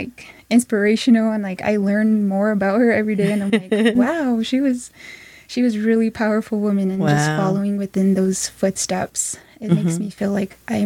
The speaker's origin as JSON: {"language": "English", "town": "Dulce", "region": "New Mexico", "country": "United States", "said": "and I am from Dulce, New Mexico. I am part of the Hickory Apache Nation."}